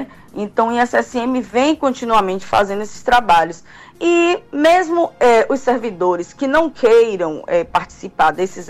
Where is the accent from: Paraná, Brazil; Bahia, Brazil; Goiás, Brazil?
Bahia, Brazil; Vila de Abrantes; Eu sou nascida, criada em Abrantes.